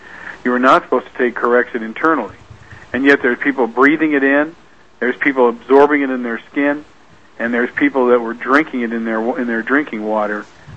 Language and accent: English; Spokane, Washington, United States; Okay, I've been there a number of times. I grew up in Spokane.